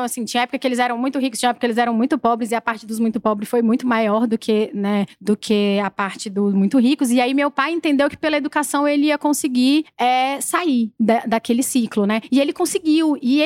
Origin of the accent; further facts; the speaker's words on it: Brasília, Federal District, Brazil; E eu nasci em Brasília, né? Nasci e fui criada em Brasília.